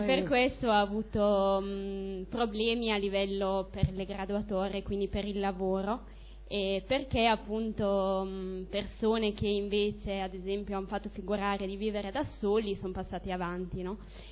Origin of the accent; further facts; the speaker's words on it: San Marino; Io sono di San Marino e penso che la situazione comunque sia come quella italiana.